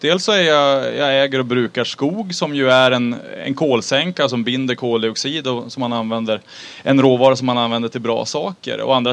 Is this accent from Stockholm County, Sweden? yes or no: no; Västernorrland County, Sweden; Bara den här veckan så ska jag bränna av dels mitt hemlän Västernorrland några svängar och några dagar.